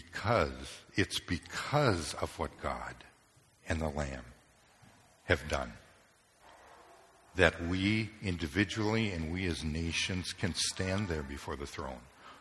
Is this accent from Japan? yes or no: yes; Japan; As I said, I grew up in Japan